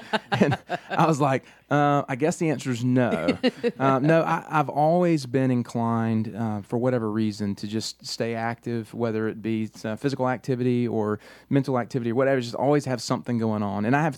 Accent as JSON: {"language": "English", "town": "Wilmington", "country": "United States", "tie": "born or raised there", "accent": "Wilmington accent", "said": "because I'm from Wilmington, so I'm a Wilmingtonian through and through."}